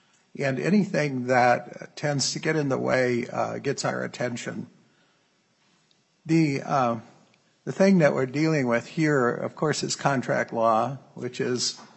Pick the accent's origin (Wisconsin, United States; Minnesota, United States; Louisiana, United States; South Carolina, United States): Minnesota, United States; St. Paul; I am from St. Paul, District 67A.